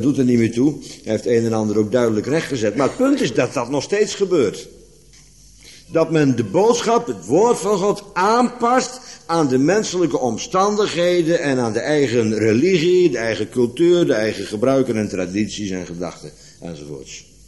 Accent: Netherlands; Laten we als Nederlanders maar niet over koffie gaan praten.

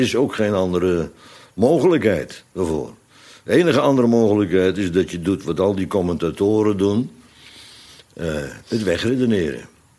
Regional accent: Netherlands; U kent dat, want wij zijn Nederlanders.

